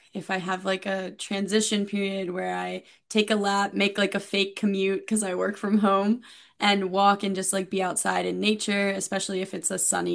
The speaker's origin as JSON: {"language": "English", "region": "Maryland", "country": "United States", "tie": "born or raised there", "said": "I've always been an East Coaster. I grew up in Maryland. I went to UMD College Park, and then I moved to Virginia and DC and whatnot."}